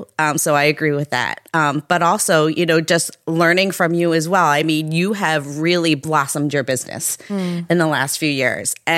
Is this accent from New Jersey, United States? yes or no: yes; Marlton, New Jersey, United States; And I grew up in Marlton, not too far away from here.